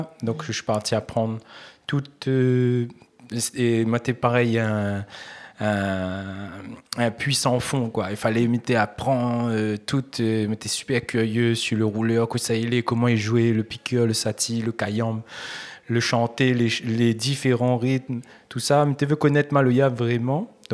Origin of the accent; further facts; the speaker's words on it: Réunion, France; Alors, moi, je suis musicien de La Réunion.